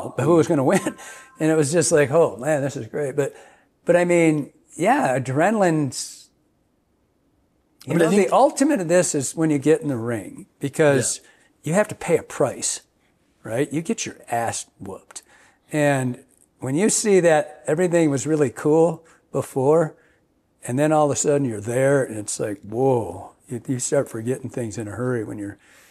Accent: Michigan, United States; I probably, because I was from Michigan, that's probably why I'm sentimental to the 8.5-5.

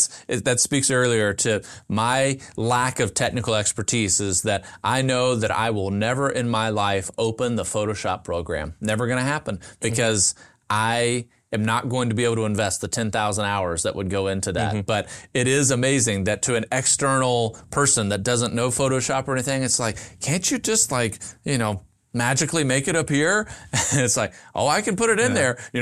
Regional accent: Nashville, Tennessee, United States; I'm born and raised here. So born and raised in Nashville, and family is just dotted around in Middle Tennessee, but I'm one of the unicorns.

